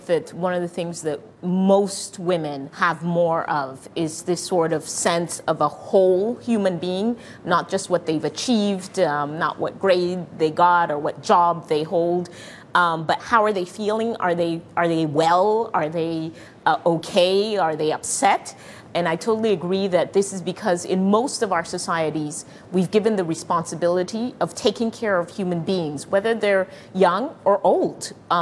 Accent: Cameroon; I'm from Cameroon in Central Africa

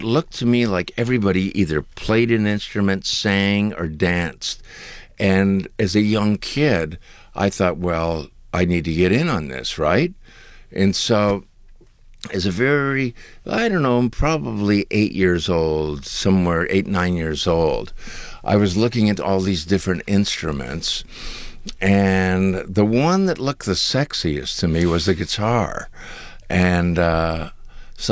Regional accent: Toronto, Ontario, Canada; also born or lived in Six Nations Reserve; And I grew up between Toronto in Canada and the Six Nation Indian Reserve.

